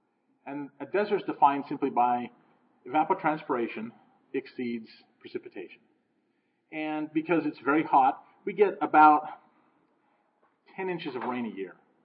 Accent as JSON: {"language": "English", "region": "Arizona", "country": "United States", "said": "first thing is I'm from Arizona, and this is Phoenix."}